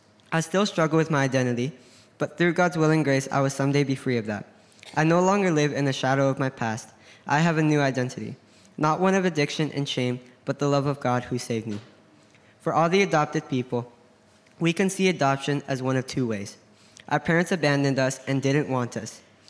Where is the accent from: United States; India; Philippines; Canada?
Canada; Three Hills, Alberta; also born or lived in South America; Some of you will recognize me because, you know, Three Hills is my hometown.